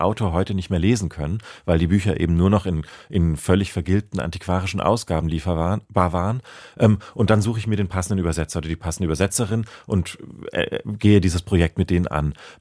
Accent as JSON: {"language": "German", "region": "Baden-Württemberg", "country": "Germany", "accent": "Swabian", "said": "ich habe ein bisschen Schwäbisch gesprochen als Kind, aber das verlor ich irgendwie mit der Zeit."}